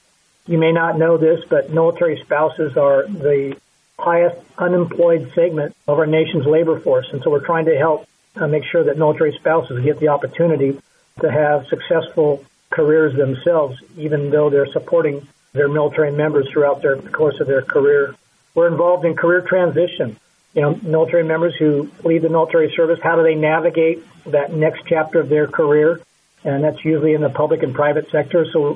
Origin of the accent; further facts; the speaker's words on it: Oregon, United States; I grew up in Oregon, and Oregon had the longest living Medal of Honor recipient, Robert Maxwell.